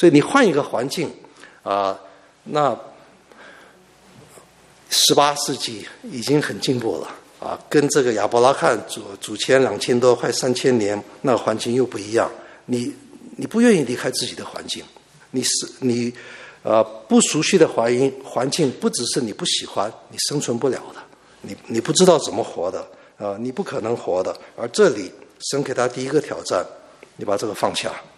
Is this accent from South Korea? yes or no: yes; South Korea; 但是这一刻我在韩国长大的时候，他们常常唱这个我的家在山的那一边